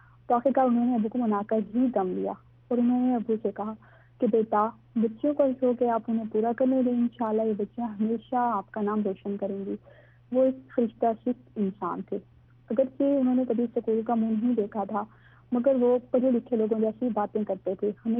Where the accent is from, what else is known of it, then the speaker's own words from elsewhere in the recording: Mailsi, Punjab, Pakistan; میں میلسی کی رہنے والی ہوں, میں 3rd year کی اسٹوڈنٹ ہوں.